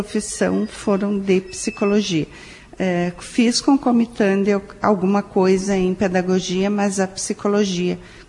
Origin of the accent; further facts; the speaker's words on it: Videira, Santa Catarina, Brazil; now in Marau, Brazil; eu sou viderense, né? Eu sou catarinense, na verdade. Mas há muitos anos, há 20 anos, nós viemos morar em Marau, eu e minha família, né? E escolhemos Marau para permanecer e morar.